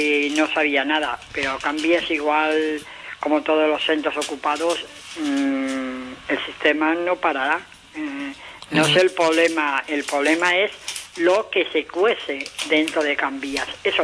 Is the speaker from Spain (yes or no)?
yes; Santa Coloma de Gramenet, Catalonia, Spain; Yo estoy muy bien aquí en mi pueblo, que es Gramenet del Besós.